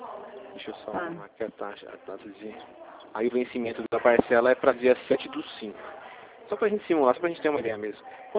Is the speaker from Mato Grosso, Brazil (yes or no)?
no; Campinas, São Paulo, Brazil; eu sou de Campinas, né? Fico aqui na região de Campinas.